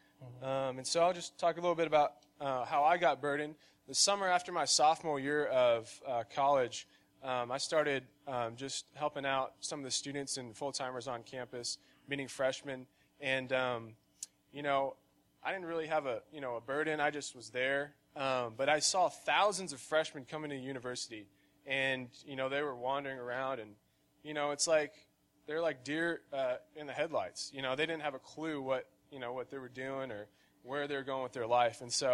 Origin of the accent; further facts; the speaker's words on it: Lubbock, Texas, United States; I'm from Lubbock, Texas.